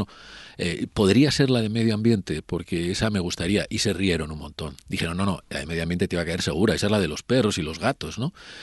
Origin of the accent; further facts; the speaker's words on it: Segovia, Castile and León, Spain; Yo que soy de Segovia